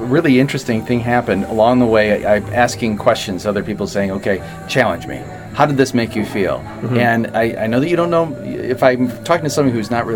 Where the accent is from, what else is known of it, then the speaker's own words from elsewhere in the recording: Adrian, Michigan, United States; he's from my hometown of Adrian.